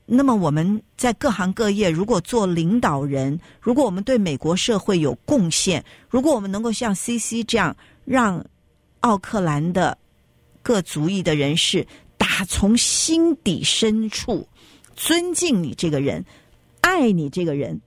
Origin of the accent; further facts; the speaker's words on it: China; 只是说我们中国人很强调这个